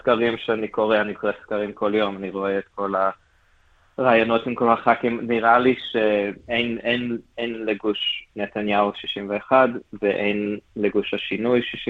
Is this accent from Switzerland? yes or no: no; Melbourne, Victoria, Australia; born or raised there; moved away as an adult; now in Israel